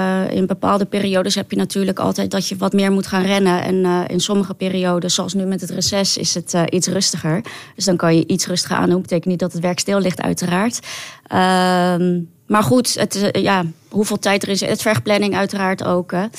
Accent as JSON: {"language": "Dutch", "town": "The Hague", "region": "South Holland", "country": "Netherlands", "said": "Ik kom uit Den Haag. Ja, dus de grote stad."}